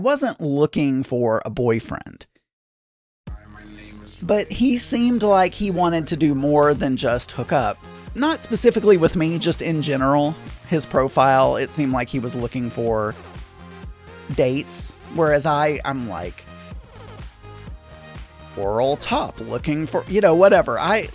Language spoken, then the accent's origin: English; Canada; now in Germany; I'm Canadian and currently living in Germany